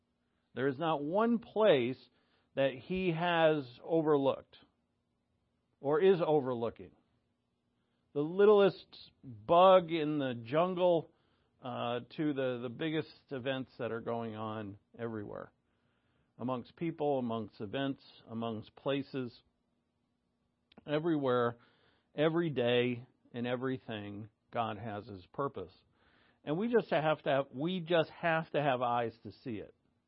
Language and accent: English; New England, United States; accent: New England; I said that with my New England accent.